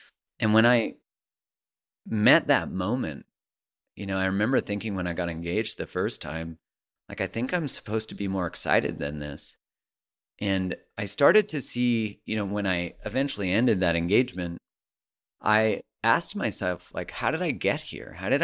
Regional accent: Calgary, Alberta, Canada; In Calgary, I grew up in Calgary.

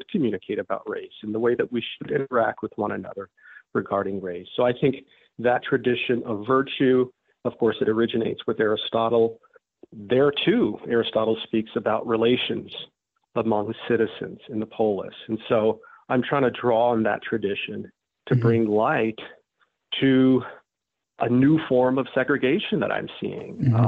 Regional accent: Denver, Colorado, United States; also born or lived in Kansas City, Missouri; So I am from Denver, Colorado. I was actually born in Kansas City, Missouri, moved to Colorado when I was one, and ended up going to Colorado State University.

